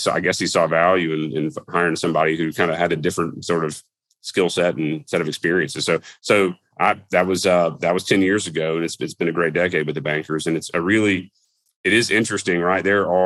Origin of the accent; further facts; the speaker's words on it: Tupelo, Mississippi, United States; also born or lived in Shanghai, China; spent the beginning of my career working for a local furniture manufacturer that was based in Tupelo, my hometown, that had a global supply chain sourcing components out of China. I lived in Shanghai